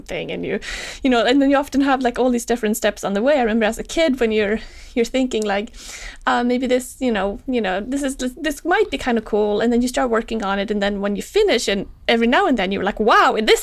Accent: Sweden; moved away; I remember when I grew up in Sweden when I was young, I was always looking to get out

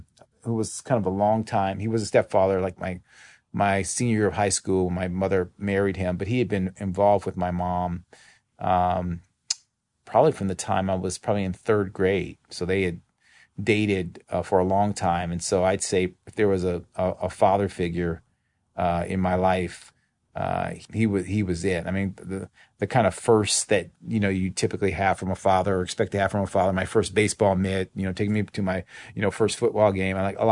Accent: Toledo, Ohio, United States; I grew up in Toledo, Ohio.

